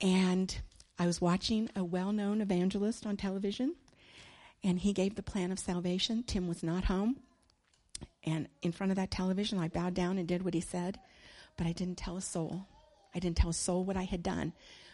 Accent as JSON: {"language": "English", "country": "United States", "tie": "born there", "said": "And I was born in the United States, so I knew the answers to those questions."}